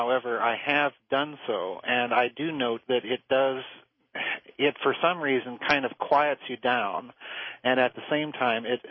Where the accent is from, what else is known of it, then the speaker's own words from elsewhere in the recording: South Dakota, United States; Oh, yes. I grew up in South Dakota, so